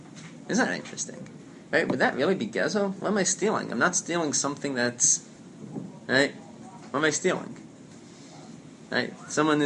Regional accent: Lawrence, New York, United States; I grew up in Lawrence. The rabbi of the shul that I grew up in was Rabbi Walter Wurzberger

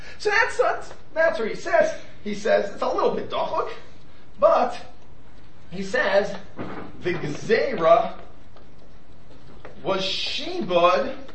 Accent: New York, United States; You know, I'm a New Yorker, so I know we don't have manners, etc.

